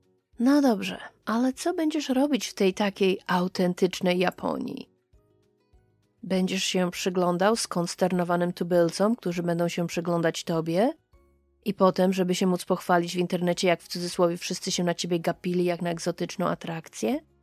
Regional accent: Gdańsk, Pomeranian Voivodeship, Poland; Ja sama jestem z Gdańska i kocham Gdańsk z całego serca.

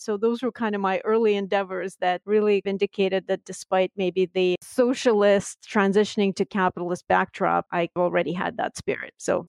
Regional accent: Russia; also born or lived in England / Denmark; I grew up in Europe. I was born in Russia, spent a lot of my childhood in England and Denmark, then back to Russia, sort of an unusual path during those years.

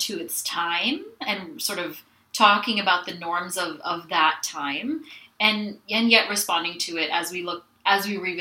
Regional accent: Toronto, Ontario, Canada; I grew up in Toronto. I don't live in Toronto, so don't come try to find me if you disagree with anything I say, okay? But I grew up in Toronto. Canada

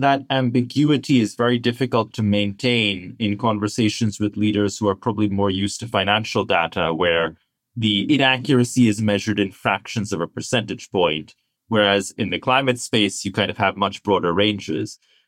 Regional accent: Pakistan; I'm originally from Pakistan

